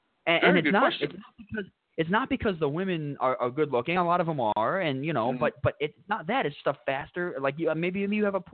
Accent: New York, United States; accent: Long Island; I have the Long Island thing, but I also have the everyone around here asked me if I'm from New England because I sort of have – I picked up –

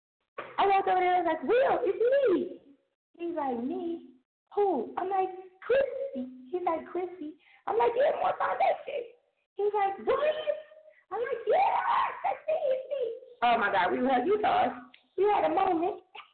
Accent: Cleveland, Ohio, United States; I'm like, but thanks, dude. I'm from Cleveland. Thanks for repping us, though.

